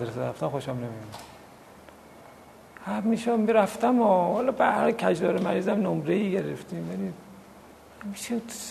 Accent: Tehran, Tehran Province, Iran; من تو محلمون سرچشمه رو به دنیا آمدم، امامزاده یحیی.

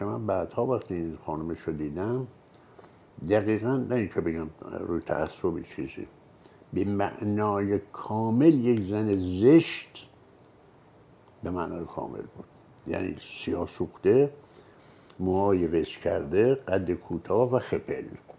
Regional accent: Tehran, Tehran Province, Iran; من سال 1327 روز اول اردیبهشت 1327 در بیمارستان زنان تهران متولد شدم

